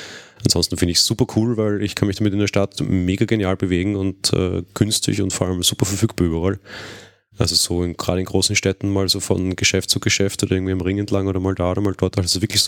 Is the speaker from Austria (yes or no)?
yes; Austria; ich als Österreicher kenne das ja nur rein theoretisch